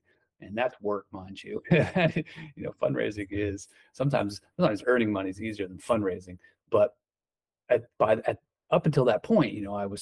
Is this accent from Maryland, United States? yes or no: yes; Frederick, Maryland, United States; here in Frederick, Maryland, which was my hometown, which was helpful because I had a lot of relationships already in place.